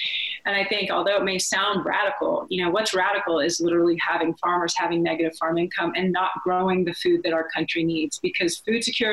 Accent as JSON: {"language": "English", "region": "Texas", "country": "United States", "said": "I come from Texas"}